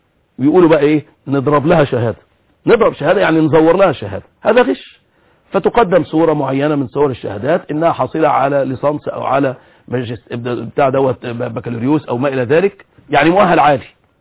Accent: Egypt

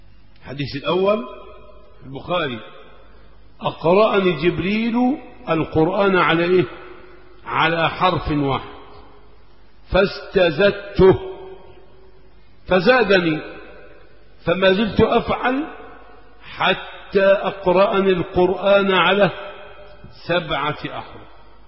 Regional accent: Egypt

